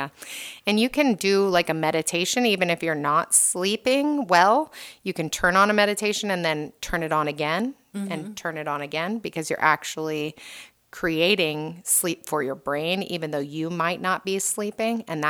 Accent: Hawaii, United States; moved away; I'm actually born and raised in Hawaii. So when I moved here, it was traumatic

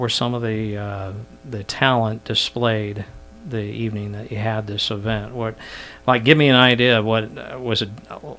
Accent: Lincoln, Nebraska, United States; I grew up in Lincoln, went to Lincoln East down there back in the dark ages now.

